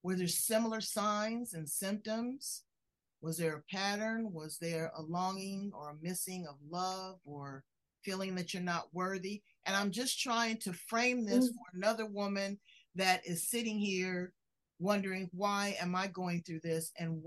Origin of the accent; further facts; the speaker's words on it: Los Angeles, California, United States; I'm a fighter. I'm from South Central LA. I'm a scrapper.